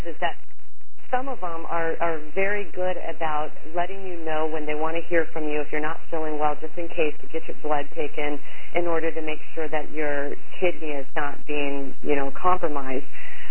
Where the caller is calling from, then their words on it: California, United States; I'm actually calling from Northern California.